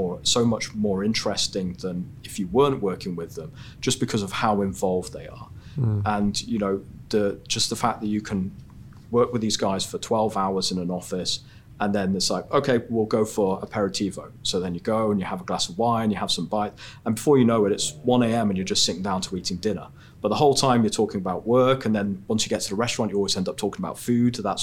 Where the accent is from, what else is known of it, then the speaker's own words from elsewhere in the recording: England, United Kingdom; also born or lived in Sweden; as an English person going into that environment, you know, I came from England with 5 years work experience, moved to Sweden